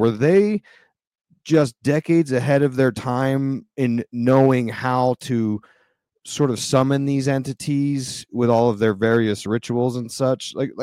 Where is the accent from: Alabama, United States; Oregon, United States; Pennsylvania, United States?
Pennsylvania, United States; Lancaster; I'm from Lancaster, PA, so we call it Lancaster